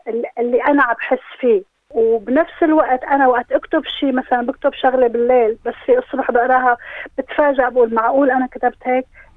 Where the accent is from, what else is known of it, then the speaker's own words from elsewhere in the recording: Syria; moved away; أنا كنت ببلادنا، بس أنا من سوريا طبعاً